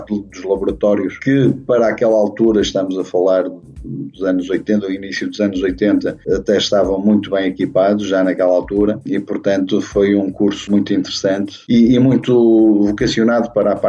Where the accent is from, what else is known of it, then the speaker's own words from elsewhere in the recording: Vila Nova de Gaia, Porto, Portugal; nasci na freguesia de Miragaia, no concelho do Porto, na cidade do Porto. Portanto, eu nasci no Porto, entretanto os meus pais viviam em Vila Nova de Gaia e portanto eu sempre vivi aqui em Vila Nova de Gaia, na freguesia de Mafamude.